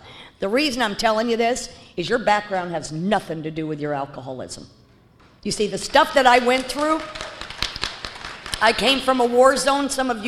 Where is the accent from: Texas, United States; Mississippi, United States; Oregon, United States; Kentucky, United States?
Texas, United States; I was raised in Southwest Texas. I want you to know that, on the border with Juarez.